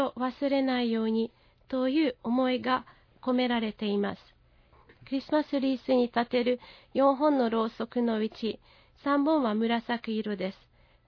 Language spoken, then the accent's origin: Japanese; Zakarpattia Oblast, Ukraine; now in Japan; 私はウクライナ出身ですが、ハンガリーの国境のすぐ近くにあるハンガリー人の小さな村で育ちました。はい、私はハンガリー系ウクライナ人になります。